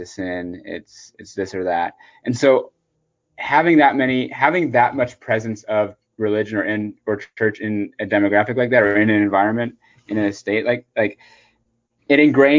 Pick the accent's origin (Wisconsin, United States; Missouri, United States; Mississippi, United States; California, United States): California, United States; I mean, you go, like, it's different because I grew up in California